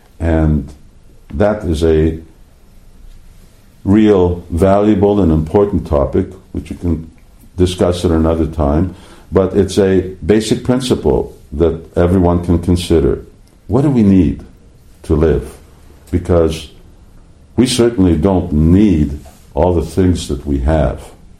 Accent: Canada; I grew up in Canada, and I grew up 60 years ago, when I first came to Canada, and I lived there as a young boy

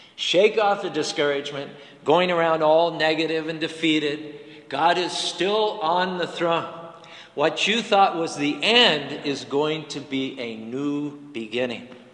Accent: Ligonier, Pennsylvania, United States; I remember when I grew up in Ligonier, when I was about 12 or 13 years old

